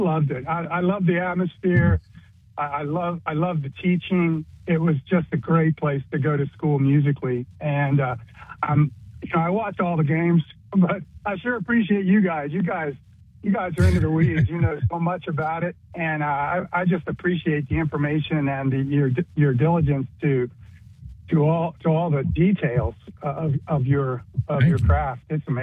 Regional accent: Greenville, South Carolina, United States; I'm from Greenville. I grew up in Greenville. Yeah, I got my education in Greenville. My parents were college profs in Greenville.

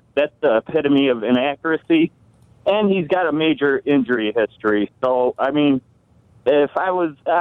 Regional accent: Houston, Texas, United States; I'm from Houston, Texas, and I can tell you right now

